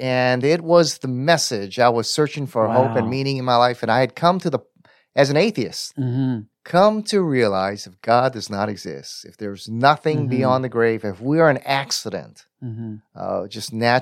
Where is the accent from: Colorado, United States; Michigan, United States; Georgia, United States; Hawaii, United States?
Hawaii, United States; Honolulu; And yeah, Keith, you know, I'm from Honolulu, Hawaii. Grew up there. I didn't grow up in a Christian home. Mm-hmm. I grew up in a Japanese Buddhist home